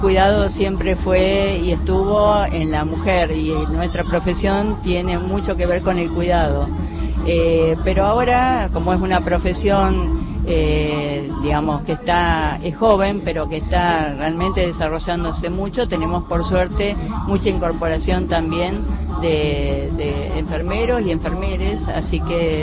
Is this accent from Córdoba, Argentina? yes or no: yes; Córdoba, Argentina; Soy del sur de la provincia de Córdoba, de la Bulash, y me vine a estudiar